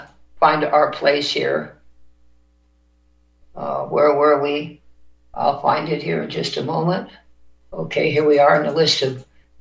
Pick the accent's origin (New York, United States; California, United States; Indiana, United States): New York, United States; New York City; born there; I was born in 1948, And our president was born in 46 in Queens. I was born in Manhattan 2 years later, same city.